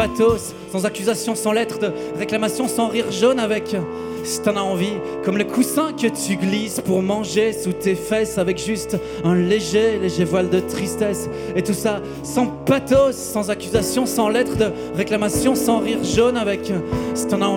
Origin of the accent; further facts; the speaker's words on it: Yverdon-les-Bains, Vaud, Switzerland; je viens d'Yverdon.